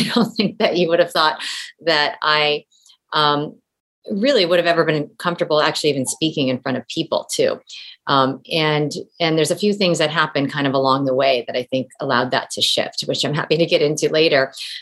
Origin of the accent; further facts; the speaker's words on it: San Jose, California, United States; I grew up mostly in the Bay Area in San Jose, went to public school in San Jose.